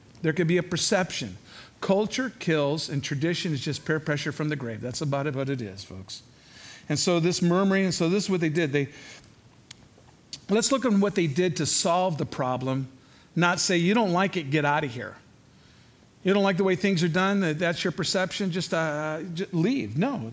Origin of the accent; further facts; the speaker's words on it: Chicago, Illinois, United States; also born or lived in California; I'm originally from the Illinois, but from Chicago, but spent plenty of time in my formative years in California.